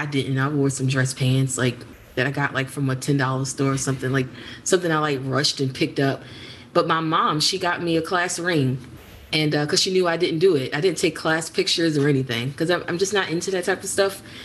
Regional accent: Baltimore, Maryland, United States; I'm not from the South. I guess Maryland is technically the first state below the Mason-Dixie line, but Baltimore is very urban.

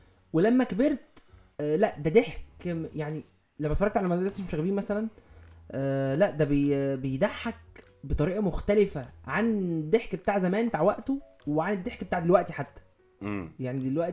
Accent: Egypt; لما سمع ان انا بتكلم مصري قال لي انت مصري قلت له اه

